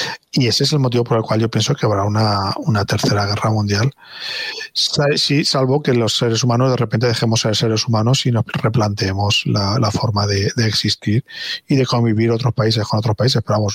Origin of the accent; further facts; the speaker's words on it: Valencian Community, Spain; yo que soy de la Comunidad Valenciana, aquí en España